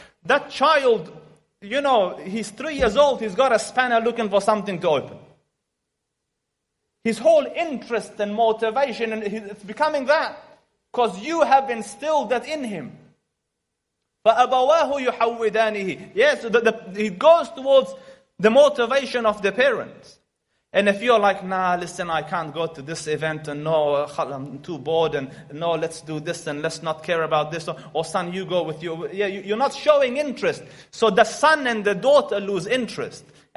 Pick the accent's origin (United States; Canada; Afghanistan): Afghanistan; English is a second language; He's from Russia. Now I am from Afghanistan.